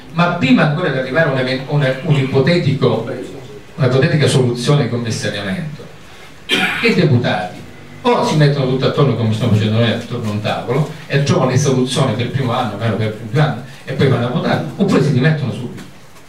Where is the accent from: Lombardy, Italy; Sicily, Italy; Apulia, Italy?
Sicily, Italy; la mia terra, quindi per la mia Sicilia